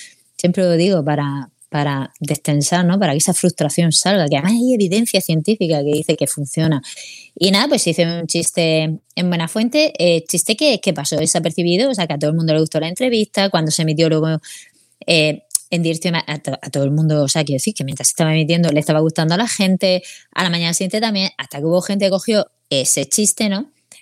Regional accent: Region of Murcia, Spain; Bueno, atípico también, que somos de Murcia, ¿no?

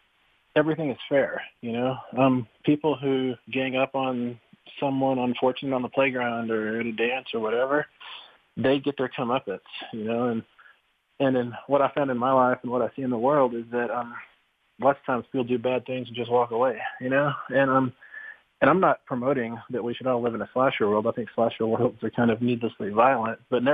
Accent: Texas, United States; growing up in West Texas, I was the only Blackfeet, aside from my dad and my uncle and my cousins, it felt like hundreds of miles around

